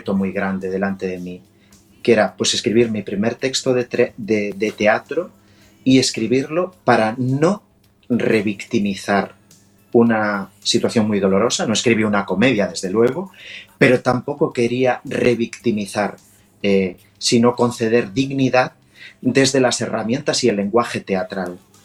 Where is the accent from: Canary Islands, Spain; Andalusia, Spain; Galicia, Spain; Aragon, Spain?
Galicia, Spain; first language Galician; Spanish is a second language; El gallego para mí es mi lengua natal